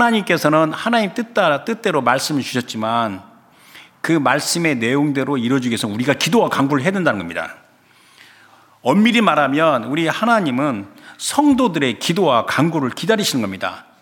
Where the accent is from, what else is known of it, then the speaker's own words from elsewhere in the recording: South Korea; 우리는 한국인, 우리의 생긴 게 본토가 한국인이잖아요.